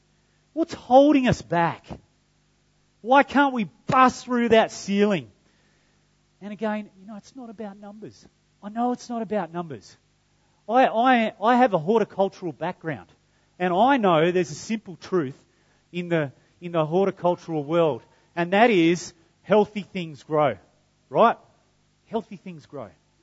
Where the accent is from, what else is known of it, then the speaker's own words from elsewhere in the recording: Kewdale, Western Australia, Australia; I'm just an ordinary Aussie bloke. I grew up in Kewdale, and I failed TE English.